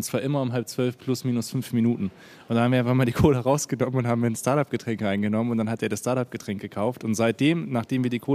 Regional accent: Berlin, Germany; da beneide ich Hamburg auch ein bisschen drum als Berliner.

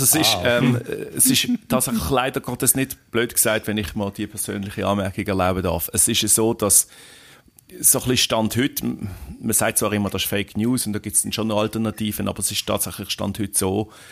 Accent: Switzerland; als Schweizer

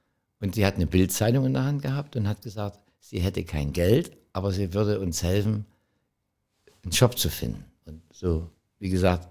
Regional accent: East Germany, Germany; Ich sage, das gab es bei uns im Osten nicht.

